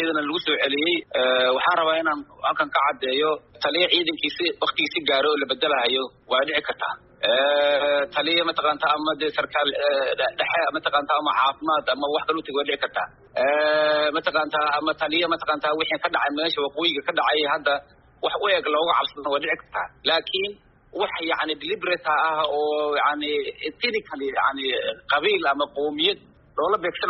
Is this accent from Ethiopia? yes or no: yes; Somali Region, Ethiopia; anigu waxaan ka soo jeedaa Soomaalida Ethiopia